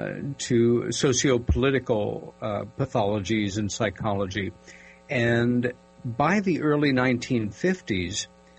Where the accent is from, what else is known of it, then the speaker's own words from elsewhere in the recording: Queens, New York, United States; When I was a boy growing up in Queens, New York, my Russian grandmother